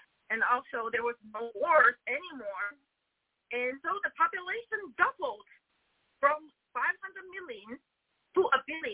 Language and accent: English; China; English is a second language; now in United States; you know, I came from China into the United States in 1994